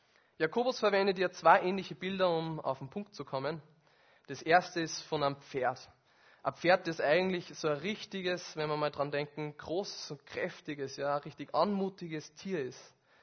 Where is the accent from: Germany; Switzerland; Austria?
Austria; Rente war dabei, bei uns in Österreich würde man Pension sagen